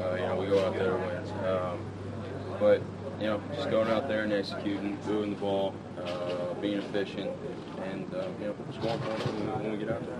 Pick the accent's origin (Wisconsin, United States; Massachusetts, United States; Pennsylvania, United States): Pennsylvania, United States; Philadelphia; I'm from Philly, and Pittsburgh's a little bit away